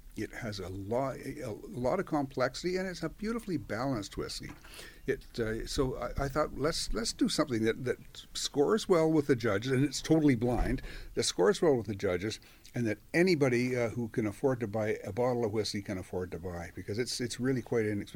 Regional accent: Ontario, Canada; I'm from Ontario, and quite honestly, I don't follow the prices everywhere.

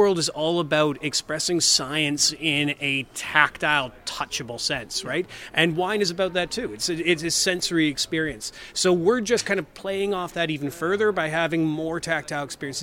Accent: British Columbia, Canada; I grew up in BC. I grew up in Vancouver Island.

